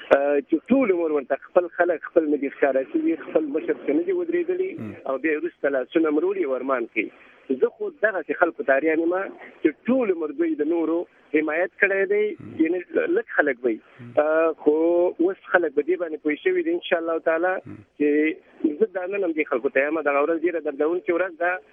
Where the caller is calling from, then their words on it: Saudi Arabia; زه په سعودي عربستان کې یم